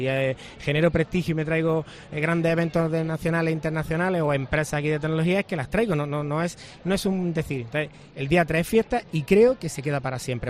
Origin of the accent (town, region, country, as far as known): Granada, Andalusia, Spain